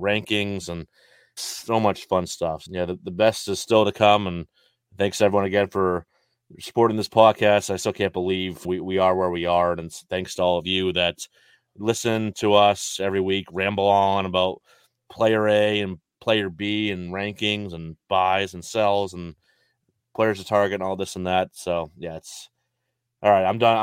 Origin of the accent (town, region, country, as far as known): New England, United States